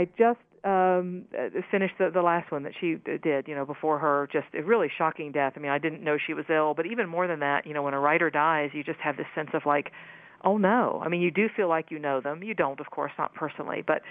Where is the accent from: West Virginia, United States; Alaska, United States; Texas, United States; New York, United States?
West Virginia, United States; Huntington; in my hometown, Huntington, West Virginia.